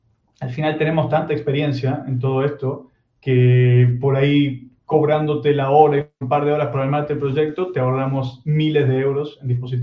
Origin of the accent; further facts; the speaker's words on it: Argentina; now in Barcelona, Spain; en Barcelona, que no se note por el acento, soy de Argentina, pero estamos aquí